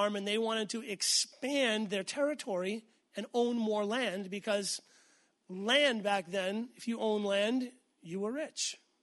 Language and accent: English; New England, United States; also born or lived in Tulsa, Oklahoma; I mean, I came from New England, beautiful Vermont, New Hampshire, and you fly into Oklahoma and you're like, ugh, it's brown and flat.